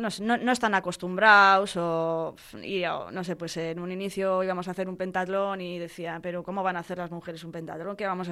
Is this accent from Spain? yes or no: yes; Bilbao, Basque Country, Spain; Pues mira, yo soy bilbaína